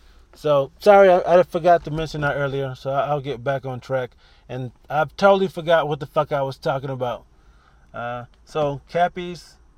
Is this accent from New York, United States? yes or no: yes; Rochester, New York, United States; we kind of had a similar, you know, experience growing up in Rochester.